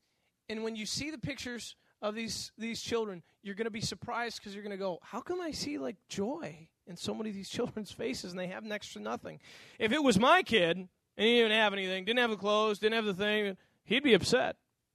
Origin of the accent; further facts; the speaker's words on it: the North, United States; One thing I realized about the South, I grew up in the North